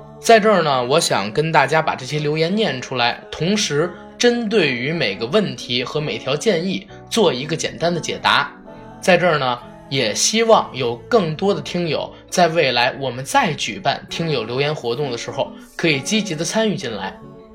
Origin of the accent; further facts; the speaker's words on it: Beijing, China; 王朔呢，在我们北京人心目当中